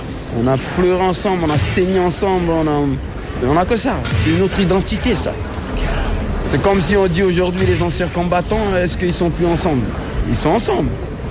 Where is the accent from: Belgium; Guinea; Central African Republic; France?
Central African Republic; born there; Je suis né en Centrafrique, République centrafricaine. Je suis un 68ard, je suis né en 68.